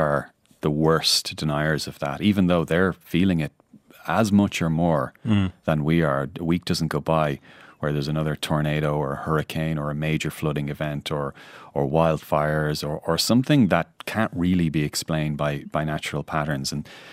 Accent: Ireland; I hammed up the accent a bit. I came all the way from Ireland

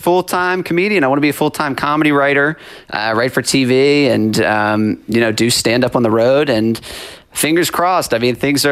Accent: Dundalk, Maryland, United States; I'm from the American Dundalk, Maryland, Dundalk, as we call it.

